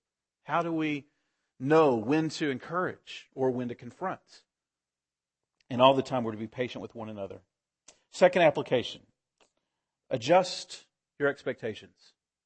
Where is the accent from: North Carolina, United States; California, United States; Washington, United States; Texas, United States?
Texas, United States; I'm from West Texas, and that show perfectly hits what culture of West Texas is like.